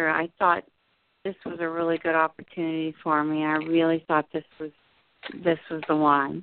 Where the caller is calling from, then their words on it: New Jersey, United States; New Jersey.